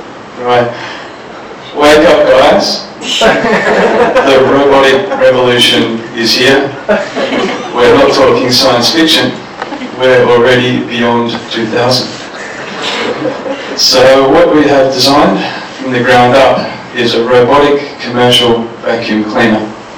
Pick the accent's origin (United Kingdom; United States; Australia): Australia; Queensland; I'm from Queensland